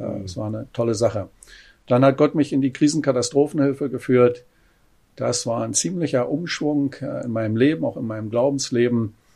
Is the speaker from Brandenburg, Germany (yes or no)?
yes; Lobetal, Brandenburg, Germany; Da, wo ich groß geworden bin, in Lobetal bei Berlin.